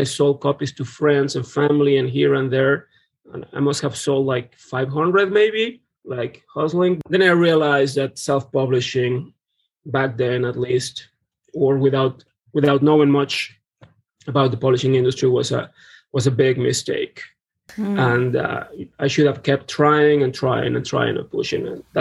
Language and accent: English; Mexico; English is a second language; So I didn't study literature or Spanish because I grew up in Mexico.